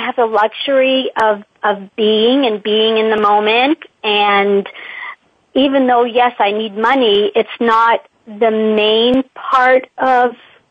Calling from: Oakville, Ontario, Canada; I am calling you from Oakville, Ontario, Canada.

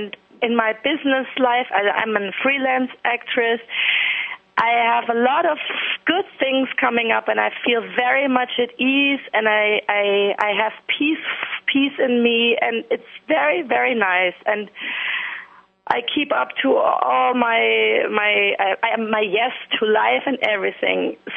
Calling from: Hamburg, Germany; English is a second language; I'm calling from Hamburg, Germany, and it's very cold here

